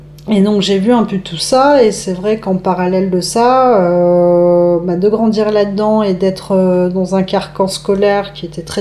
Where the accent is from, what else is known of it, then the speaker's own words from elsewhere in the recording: Desvres, Hauts-de-France, France; j'ai grandi à Dèvres, qui est une ville de la faïence